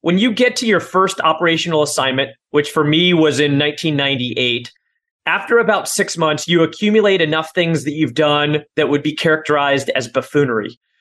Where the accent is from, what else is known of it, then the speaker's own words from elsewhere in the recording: Pacific Northwest, United States; I grew up in the Pacific Northwest, on the very northwest tip of our country.